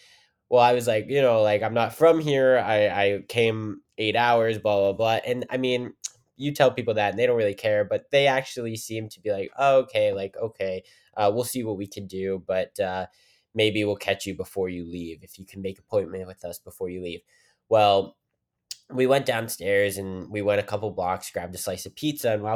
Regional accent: Weirton, West Virginia, United States; And this was in Pittsburgh, Pennsylvania, where I originally grew up, right outside. I'm from Weirton, West Virginia, but did all my theater in Pittsburgh, Pennsylvania with the Pittsburgh CLO.

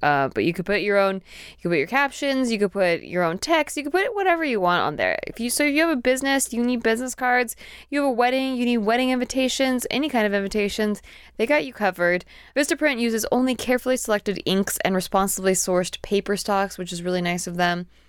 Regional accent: Santa Barbara, California, United States; I grew up in Santa Barbara.

